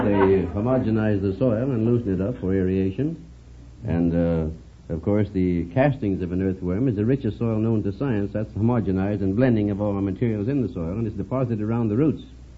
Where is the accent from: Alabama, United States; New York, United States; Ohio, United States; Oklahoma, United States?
Oklahoma, United States; Colgate; born there; I was born in Colgate, Oklahoma.